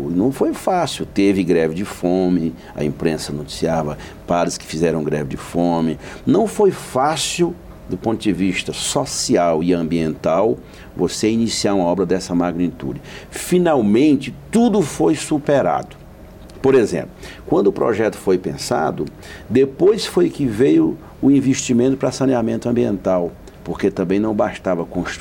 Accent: Ceará, Brazil; Eu sou do sertão do Ceará, moro numa região do sertão de Xiramubim

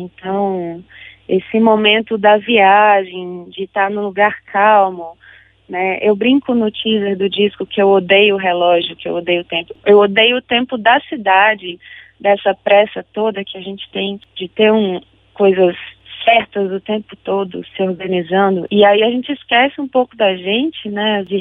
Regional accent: Goiás, Brazil; now in Brasília, Brazil; Eu tô em Brasília, mas eu sou do interior de Goiás.

